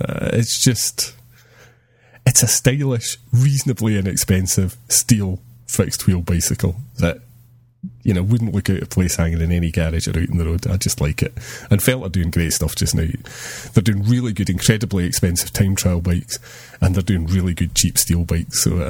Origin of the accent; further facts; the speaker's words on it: Edinburgh, Scotland, United Kingdom; as someone who was born and bred in Edinburgh